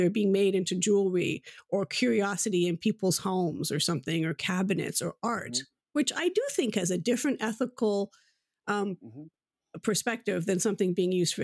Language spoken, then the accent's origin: English; India; as probably from my own position as an Indian woman, bothers me.